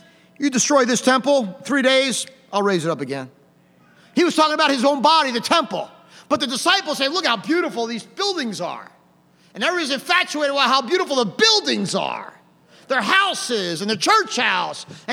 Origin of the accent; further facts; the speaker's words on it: United States; I'm glad I'm an American. I'm glad I was born here. Thank God that God let me be born here and live here.